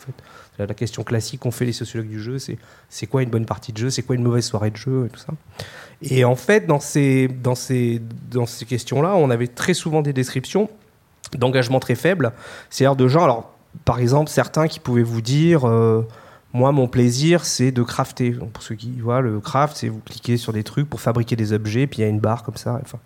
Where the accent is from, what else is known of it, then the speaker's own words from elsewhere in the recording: Nouvelle-Aquitaine, France; j'écoutais d'autant plus que je suis de Dordogne, en fait.